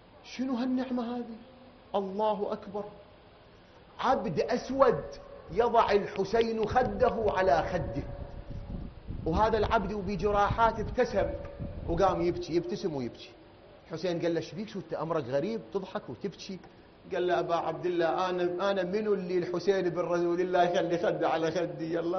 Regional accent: Iraq

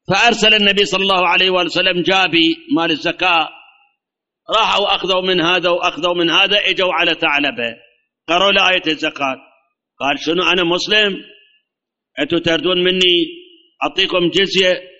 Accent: Karbala, Karbala Governorate, Iraq; أي ترى من هالنمونة هم عندنا بكربلاء

